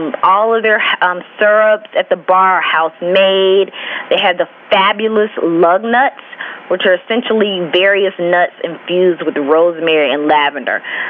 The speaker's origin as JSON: {"language": "English", "town": "Athens", "region": "Georgia", "country": "United States", "tie": "born or raised there", "said": "I'm in L.A., y'all, not Los Angeles, but Little Athens, a.k.a. my hometown, Athens, Georgia."}